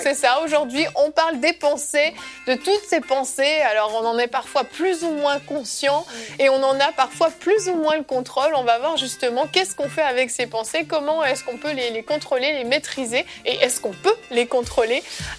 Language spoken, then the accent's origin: French; Switzerland; je suis suissesse